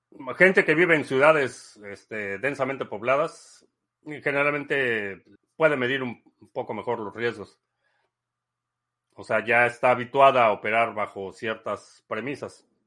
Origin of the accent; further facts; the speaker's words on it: Mexico City, Mexico; also born or lived in El Salvador; yo crecí en la Ciudad de México y crecí en una zona relativamente tranquila